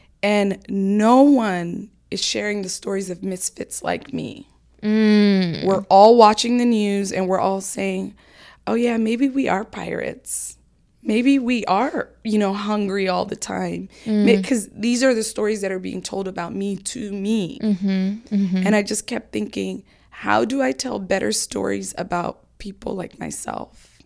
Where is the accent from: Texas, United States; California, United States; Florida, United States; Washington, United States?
Washington, United States; Seattle; Well, so growing up in Seattle, I was very clear on who I was.